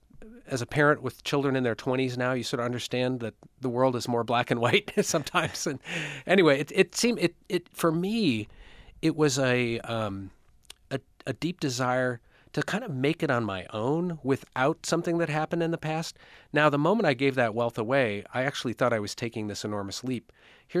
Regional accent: Detroit, Michigan, United States; because I grew up in Detroit in a very, very wealthy suburb, and I could see the gap between where I lived and Detroit.

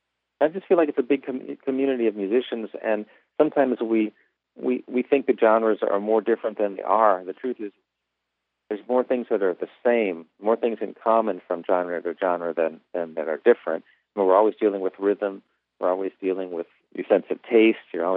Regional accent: New York City, New York, United States; You know, here I am growing up in New York City, and I hear bluegrass banjo

